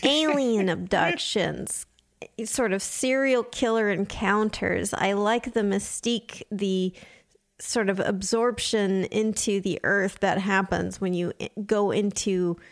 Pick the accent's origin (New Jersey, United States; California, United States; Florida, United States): California, United States; I grew up in Southern California, so I think our agriculture was not primarily corn.